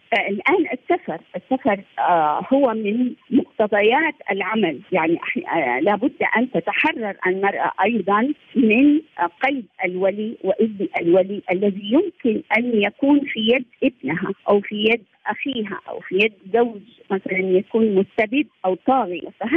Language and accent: Arabic; Saudi Arabia; يعني نحن مجتمع سعودي متكافل، مجتمع سعودي لديه قيم